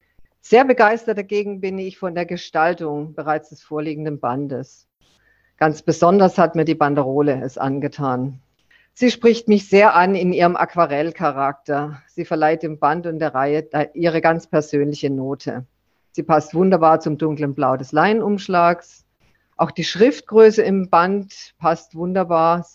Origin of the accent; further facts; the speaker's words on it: Southern Germany, Germany; Ich dagegen bin eben Süddeutsche und mehr dem Süden verbunden, hier in Bayern und weiter nach Italien und vor allen Dingen nach Griechenland.